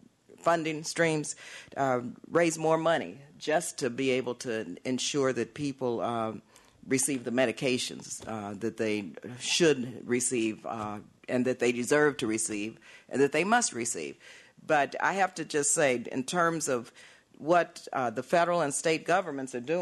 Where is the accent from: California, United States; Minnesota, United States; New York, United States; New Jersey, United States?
California, United States; Oakland; I come from Oakland, California, Oakland, Berkeley, the East Bay